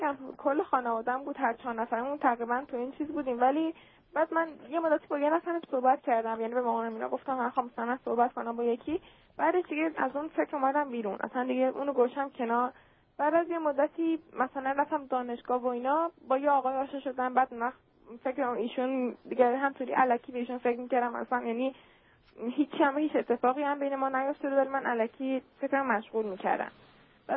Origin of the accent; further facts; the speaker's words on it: Iran; moved away; بعد وقتی اومدیم اینجا، من از ایرانم